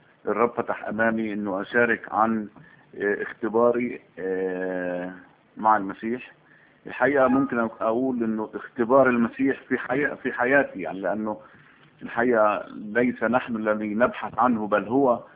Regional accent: Jerusalem, Palestine; أنا من مواليد مدينة القدس. مدينة القدس أعتقد أنه أحلى مدينة في العالم

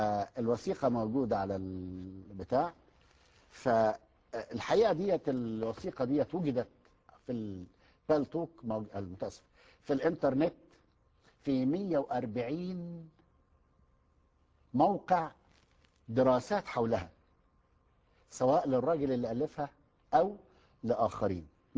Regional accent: Egypt; أنا في مثل شعبي مشهور عندنا في مصر، مش عارف بقية البلاد العربية موجودة ولا لا

